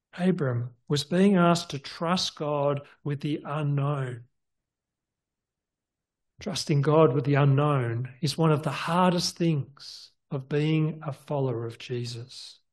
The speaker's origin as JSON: {"language": "English", "town": "Forbes", "region": "New South Wales", "country": "Australia", "tie": "born or raised there", "also_born_or_lived": "Sydney", "moved": "yes", "said": "Now, when I left my hometown of Forbes and went off to Sydney to study"}